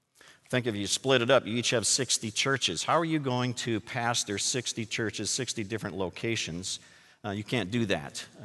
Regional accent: Minnesota, United States; But since this is Upper Northwest, I'm from Minnesota myself, we tend to be a little bit quiet, a little bit reserved.

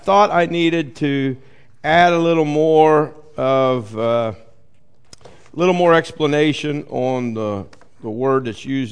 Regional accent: Norwood, United States; I grew up in Norwood on Phillips Street, right across from Norwood School.

